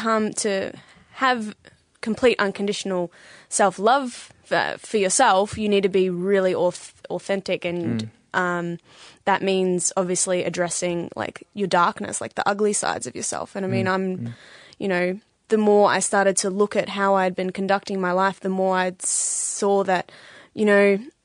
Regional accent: Bendigo, Victoria, Australia; now in St Kilda, Australia; I'm from Bendigo.

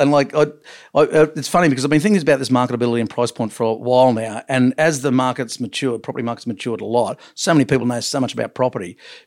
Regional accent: Long Jetty, New South Wales, Australia; born there; I was born in Longjetty

